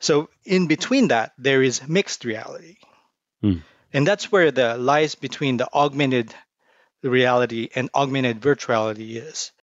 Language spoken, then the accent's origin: English; Philippines; started programming in high school in my hometown, 5 hours north of Manila, Philippines.